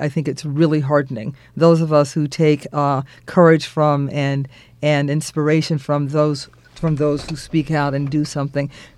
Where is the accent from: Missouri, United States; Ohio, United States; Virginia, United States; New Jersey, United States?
Ohio, United States; Cleveland; I even, growing up in Cleveland, there was a white minister who was involved in our civil rights movement.